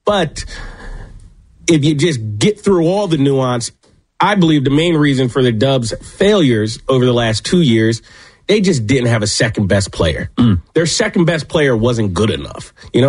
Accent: Philadelphia, Pennsylvania, United States; I'm used to this. I'm from Philadelphia. You can cut the humidity with a butter knife in Philly this time of year.

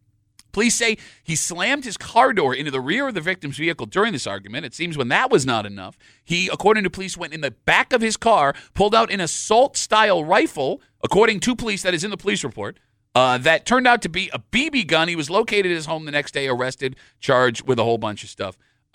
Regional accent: United States; Which, as an American, I would like the right to have my...

